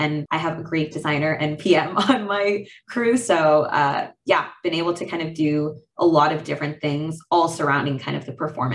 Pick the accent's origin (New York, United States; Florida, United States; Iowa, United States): Florida, United States; moved away as an adult; now in Seattle, United States; I was born and raised in Florida, went to University of Florida, and then around, I think almost 3 years now, moved to Seattle to work full-time for Microsoft.